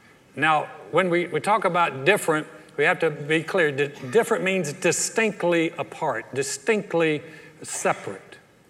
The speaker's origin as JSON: {"language": "English", "region": "North Carolina", "country": "United States", "tie": "born or raised there", "said": "We go to visit my parents. We go to North Carolina, my home state."}